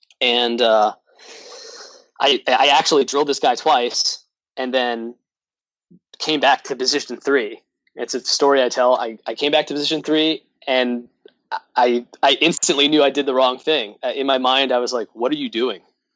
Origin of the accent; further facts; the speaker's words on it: New York, United States; And you and I talked about how I'm originally from New York. And I still had family in New York at the time.